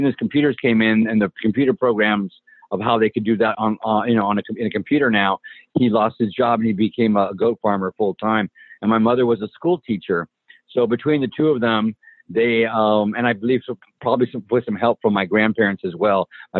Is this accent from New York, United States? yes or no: no; Helotes, Texas, United States; I grew up in a small town in Texas, Helotes, Texas, like population like 1,400 growing up.